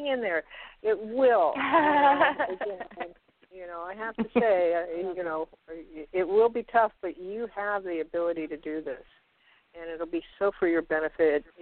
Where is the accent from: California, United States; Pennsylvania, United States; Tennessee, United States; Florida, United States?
California, United States; La Mirada; By the way, Nathaniel, I grew up in La Mirada, California.